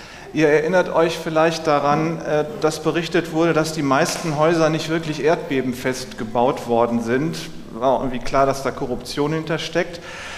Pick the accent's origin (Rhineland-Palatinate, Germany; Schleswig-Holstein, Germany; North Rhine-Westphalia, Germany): North Rhine-Westphalia, Germany; Essen; in meiner Heimatstadt Essen